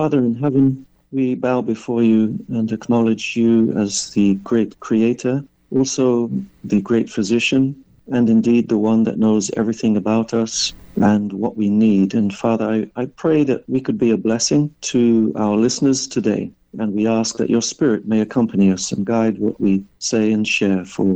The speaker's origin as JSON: {"language": "English", "town": "Reading", "region": "South East England", "country": "United Kingdom", "tie": "born or raised there", "said": "Well, I was born and raised in England, Reading, Berkshire"}